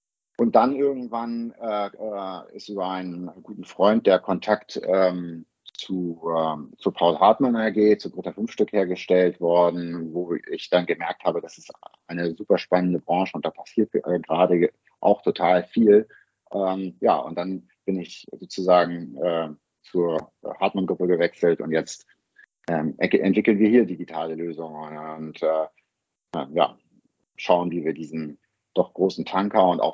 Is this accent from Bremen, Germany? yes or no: yes; Bremen, Germany; Ursprünglich komme ich aus Bremen, also aus Norddeutschland, habe aber technische BWL in Stuttgart studiert